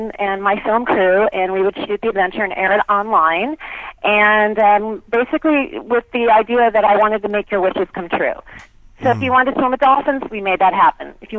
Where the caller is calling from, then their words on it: Los Angeles, California, United States; I'm actually calling from Los Angeles before I take off on a trip.